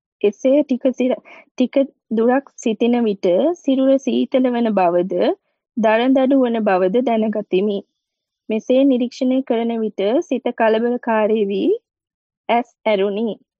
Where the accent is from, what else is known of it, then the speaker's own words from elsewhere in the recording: Peradeniya, Central Province, Sri Lanka; now in Winnipeg, Canada; මම කතා කරන්නේ විනිපෙග් කැනඩා වල ඉඳලා. හැබැයි ස්වාමීන් වහන්සේ මම ඉපදුලා හැතිර වැඩුණේ නම් නුවර පේරදෙණියේ.